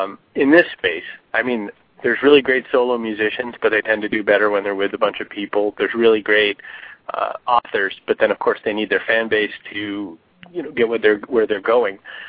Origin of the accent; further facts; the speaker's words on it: Maine, United States; I mean, I was from Maine originally, so, I mean, they measure only in feet up there.